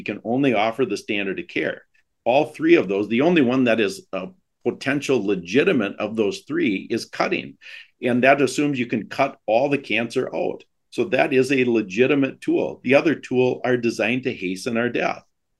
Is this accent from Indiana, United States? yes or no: no; Wisconsin, United States; We're from Wisconsin, as you know.